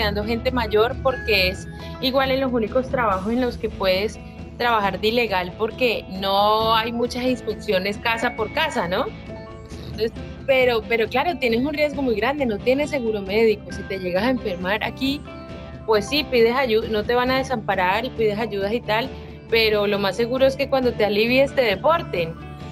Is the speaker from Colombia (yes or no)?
yes; Colombia; accent: Colombian; moved away as an adult; now in Spain; pero no, mi acento sigue siendo colombiano, y mis palabras